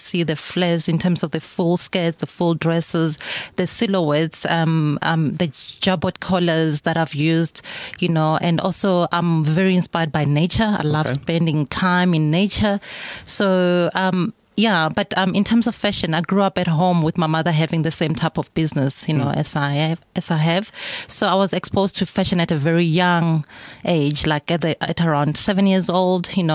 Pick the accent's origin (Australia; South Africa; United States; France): South Africa; Venda, Limpopo; also born or lived in Pretoria; I grew up in Venda, and but that was my primary days.